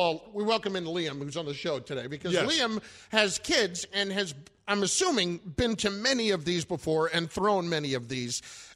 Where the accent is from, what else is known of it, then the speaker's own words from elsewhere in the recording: New Jersey, United States; Well, I'm from Jersey.